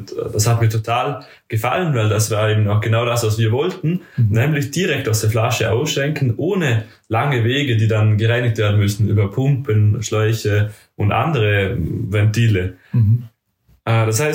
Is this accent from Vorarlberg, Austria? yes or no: yes; Alberschwende, Vorarlberg, Austria; ich bin aus Alberschwende